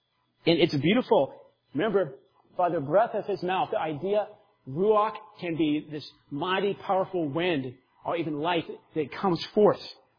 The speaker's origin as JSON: {"language": "English", "region": "Florida", "country": "United States", "tie": "born or raised there", "said": "I grew up in Florida, so I was in hurricanes often."}